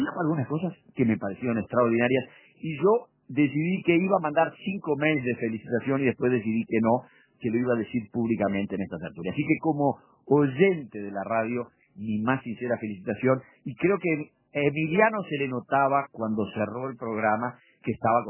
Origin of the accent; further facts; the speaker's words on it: Uruguay; como ciudadano uruguayo, me quedé absolutamente regocijado